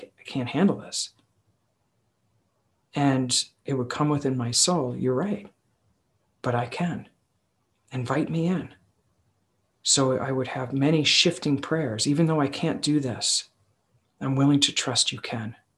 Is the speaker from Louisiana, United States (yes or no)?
no; New York, United States; because I grew up in Long Island